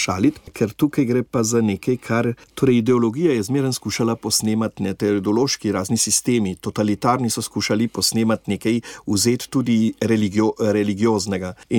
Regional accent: Trieste, Friuli-Venezia Giulia, Italy; ker smo iz Trsta oziroma z Jadranske obale

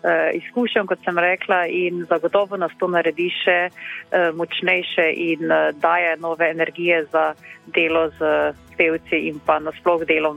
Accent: Drava, Slovenia; jaz prihajam iz Mariborske škofije, iz župnije Svetega Marka, niže Ptuja. Sem pa študirala v Kopru

